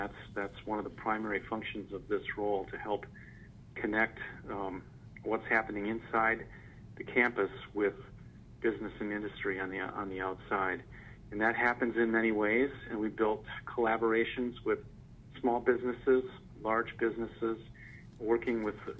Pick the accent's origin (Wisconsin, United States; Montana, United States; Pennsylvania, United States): Wisconsin, United States; also born or lived in Washington, United States; Actually, I am in my 8th year at UW System, and it is a job that brought me back to my home state of Wisconsin.